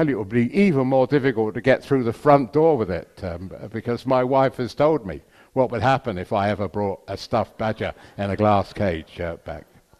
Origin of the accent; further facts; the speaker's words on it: Hemel Hempstead, East of England, United Kingdom; I've loved coins since I was a lad growing up in Hemel.